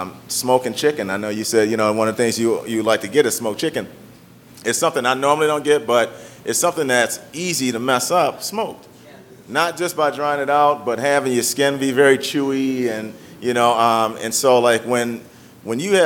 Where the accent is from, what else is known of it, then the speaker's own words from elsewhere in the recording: New Orleans, Louisiana, United States; now in Chicago, United States; Well, I grew up in New Orleans. And so I grew up in the South. I've been in Chicago now for 20 years, so I'm one of y'all.